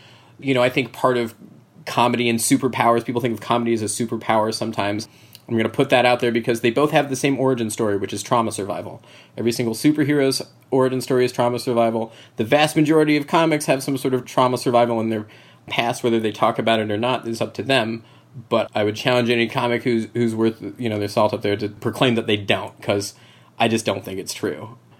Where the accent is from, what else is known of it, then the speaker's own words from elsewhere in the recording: Florida, United States; I like growing up in Florida is a weird place. So like disaster preparation is kind of baked into your mentality growing up.